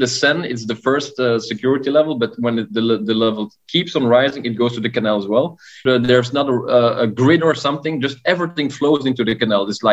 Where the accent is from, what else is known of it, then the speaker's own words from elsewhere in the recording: Brussels, Belgium; English is a second language; I'm from Brussels. I was born and raised here